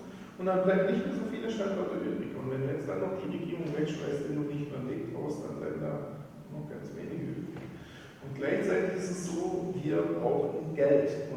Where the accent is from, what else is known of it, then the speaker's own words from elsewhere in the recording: Baden-Württemberg, Germany; Aber ich bin Schwabe